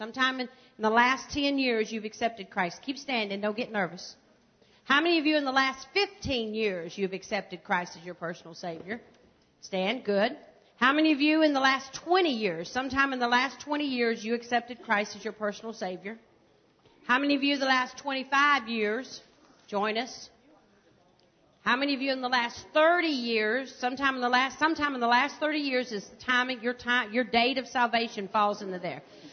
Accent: Alabama, United States; Hi. I'm from Alabama. So I know what bless your heart means.

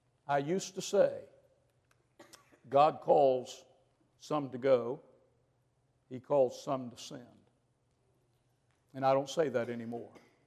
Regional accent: United States; now in Singapore; And of course, I'm an American. I'm obviously the foreigner there.

